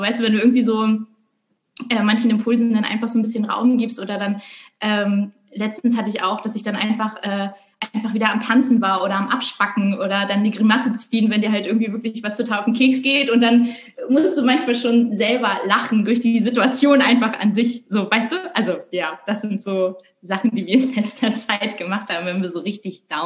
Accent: Rügen, Mecklenburg-Vorpommern, Germany; now in Hamburg, Germany; Ich bin Schauspielerin und Krankenschwester. Ich bin auf Rügen aufgewachsen und lebe jetzt irgendwie schon seit, ich glaube, bummelig 12, 13 Jahre in Hamburg

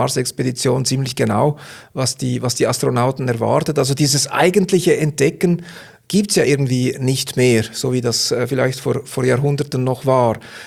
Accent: Switzerland; als Schweizer

